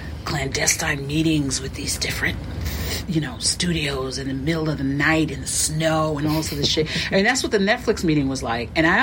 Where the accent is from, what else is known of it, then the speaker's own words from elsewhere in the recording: New York, United States; I'm a New Yorker. Born and raised.